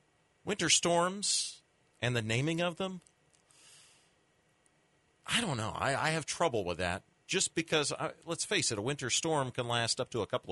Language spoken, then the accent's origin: English; Midwest, United States; But at the same time, as a Midwesterner, I was laughing hysterically.